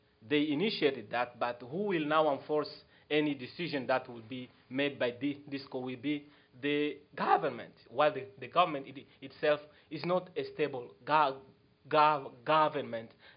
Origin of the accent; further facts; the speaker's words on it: DR Congo; I'm from the Congo, actually.